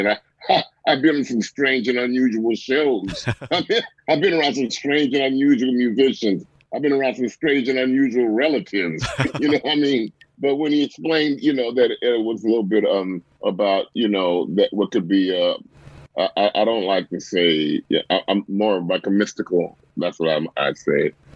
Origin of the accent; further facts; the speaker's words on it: San Francisco, California, United States; I'm originally from San Francisco.